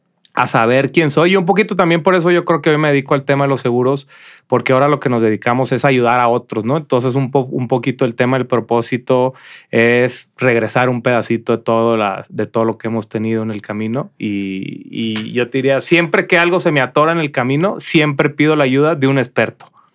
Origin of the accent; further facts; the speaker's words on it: Culiacán, Sinaloa, Mexico; now in Guadalajara, Mexico; ya llegué aquí a Guadalajara en el 97. Ya soy más tapatío que Guadalajara. Que Culiacán, perdón.